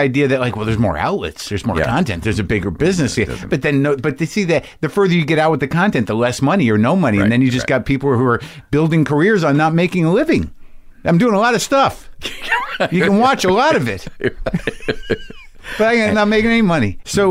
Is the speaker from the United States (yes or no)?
yes; New Mexico, United States; I grew up in New Mexico.